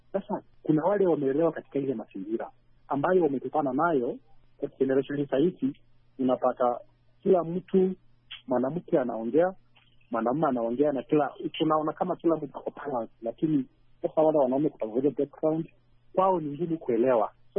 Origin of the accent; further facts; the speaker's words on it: Nairobi, Kenya; natokea kutoka Nairobi.